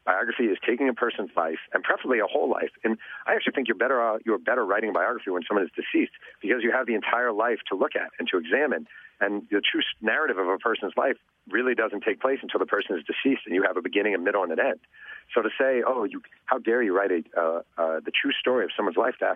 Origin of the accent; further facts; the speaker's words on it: New York, United States; when I was a kid growing up in Mayo Pack, New York